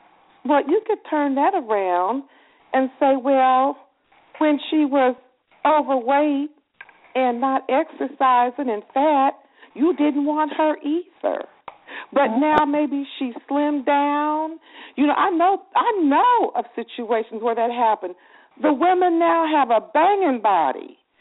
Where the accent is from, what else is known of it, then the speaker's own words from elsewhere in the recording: West Coast, United States; Oh, I'm from the West Coast. I call myself West Coast.